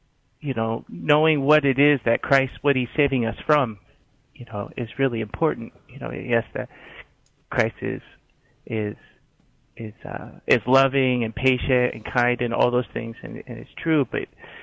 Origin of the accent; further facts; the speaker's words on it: United States; now in South America; I'm from the United States, but I live here in South America.